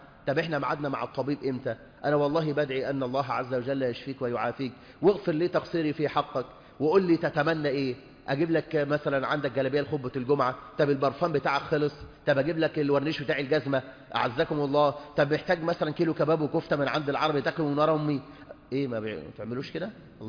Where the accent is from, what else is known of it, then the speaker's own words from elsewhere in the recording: Egypt; طيب غالب الرجال عندنا في مصر بيبدأوا عملهم الصبح الساعة كام؟